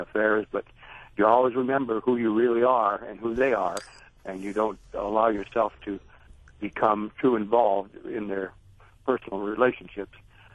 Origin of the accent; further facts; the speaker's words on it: North Dakota, United States; born there; I was born in North Dakota in a small town. I was placed in an orphanage shortly after my birth.